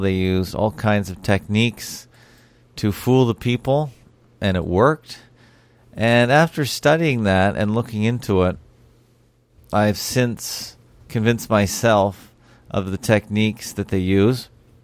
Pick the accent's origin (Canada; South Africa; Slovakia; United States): Canada; Toronto, Ontario; right down to my hometown, Toronto, right up to an international basis.